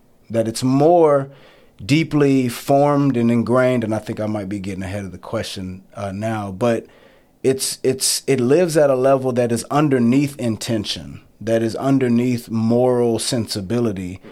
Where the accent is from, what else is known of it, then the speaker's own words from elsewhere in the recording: Texas, United States; And it came from my own experience growing up in the South in Texas and being very aware of the ways that I was looked at or seen in public